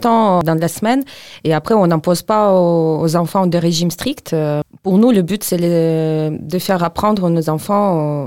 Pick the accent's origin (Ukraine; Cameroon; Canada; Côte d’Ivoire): Ukraine; French is a second language; now in France; je suis ukrainienne, j'habite en France depuis 15 ans, d'où vient mon accent.